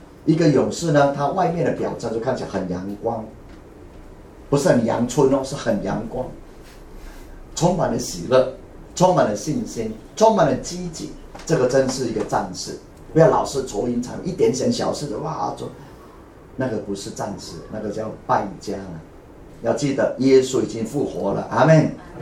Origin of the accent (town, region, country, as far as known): Taiwan